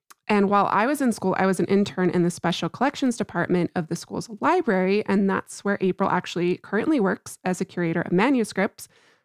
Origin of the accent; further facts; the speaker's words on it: New Mexico, United States; and I got to do it in my home state of New Mexico.